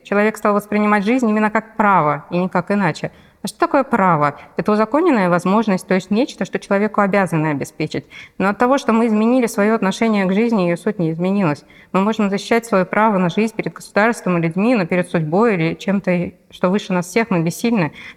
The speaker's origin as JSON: {"language": "Russian", "town": "Novosibirsk", "region": "Novosibirsk Oblast", "country": "Russia", "said": "Я писательница из Новосибирска."}